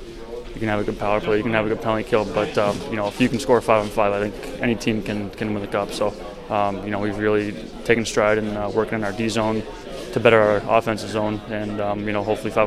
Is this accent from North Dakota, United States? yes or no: no; New Hampshire, United States; Well, I'm born and raised in New Hampshire. I lived there my whole life. I love it there.